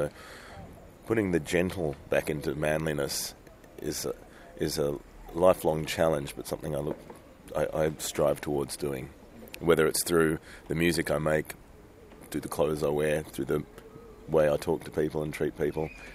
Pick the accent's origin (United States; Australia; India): Australia; born there; My father's Croatian and my mother's English, and I was born in Australia.